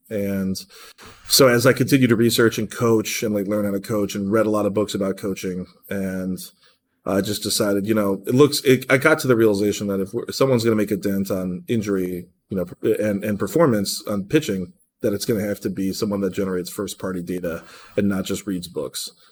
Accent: Cleveland, Ohio, United States; Yeah, with the Guardians, my hometown team, Cleveland, Ohio.

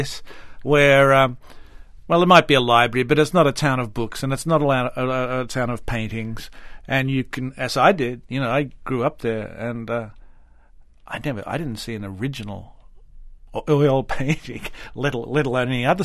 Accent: Bacchus Marsh, Victoria, Australia; But certainly I came from Bacchus Marsh, and certainly I used it

